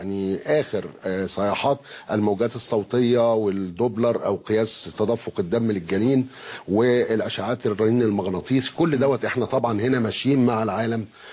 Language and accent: Arabic; Egypt; الحقيقه الحمد لله يعني احنا هنا عندنا في مصر كفاءات